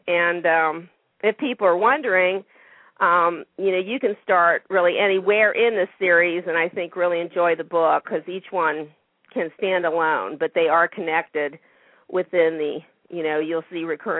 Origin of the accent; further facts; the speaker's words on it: Ohio, United States; moved away as an adult; Yeah, I was born and raised in Ohio, but I moved to Maryland several years ago, and so I live a bit north of Baltimore now.